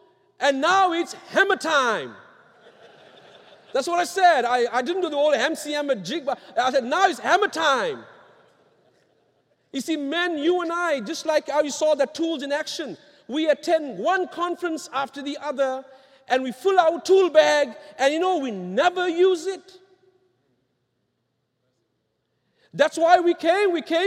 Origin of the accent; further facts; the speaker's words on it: South Africa; moved away as an adult; now in Norwich, United States; I grew up in South Africa